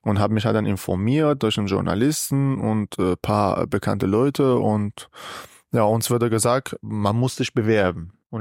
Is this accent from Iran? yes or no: yes; Iran; now in Germany; weil ich komme aus dem Kampf aus dem Iran, da habe ich gewonnen, dann komme ich hierher